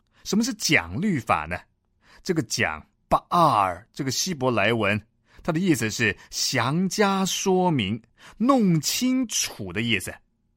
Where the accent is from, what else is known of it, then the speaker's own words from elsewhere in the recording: China; 比方说我们中国人喜欢在写文章的时候用起承转合这个方法。